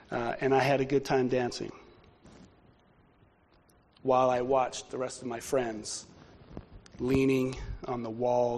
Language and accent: English; United States; I'm an American, so I fall right in there.